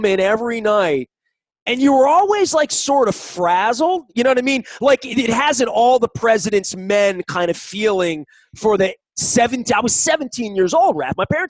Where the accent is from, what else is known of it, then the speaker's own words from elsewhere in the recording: Dundalk, Maryland, United States; I'm from Dundalk, you know